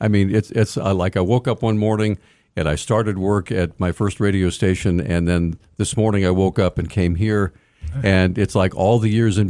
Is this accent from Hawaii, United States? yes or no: yes; Hawaii, United States; born there; also born or lived in Bryn Mawr Park, Virginia; I am a Marine brat. I was born in Hawaii, and my parents were both lifers in the Corps.